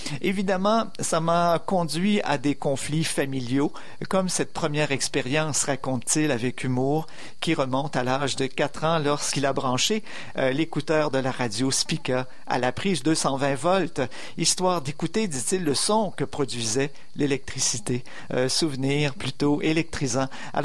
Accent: Uruguay; Chez moi, en Uruguay, au milieu des années 70, les gens écoutaient de la musique folklorique et des chants de protestation uruguayens à fort contenu sociopolitique.

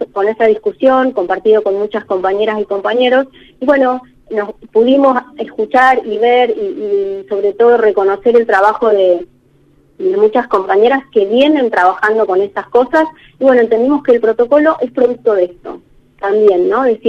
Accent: Viedma, Río Negro, Argentina; y además soy de Viedma, entonces, bueno, tengo mi corazoncito con todos ustedes.

